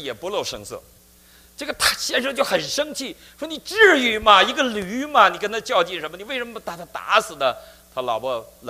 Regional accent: Wangkui County, Heilongjiang, China; now in United States; 那我生在中国黑龙江省望奎县郊区第四中学。

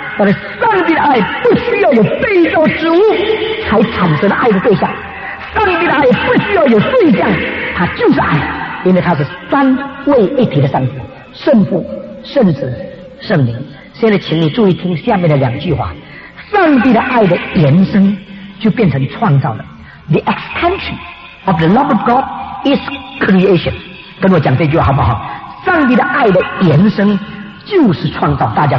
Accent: China; 我们中国人的宋朝的臣子就有这样的思想

